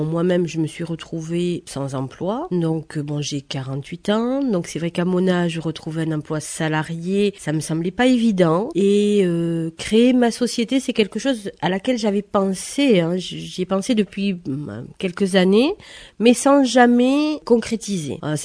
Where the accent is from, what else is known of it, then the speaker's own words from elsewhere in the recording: Hasparren, Nouvelle-Aquitaine, France; now in Mouguère, France; je suis originaire d'Asparin, j'habite pour le moment à Mouguère.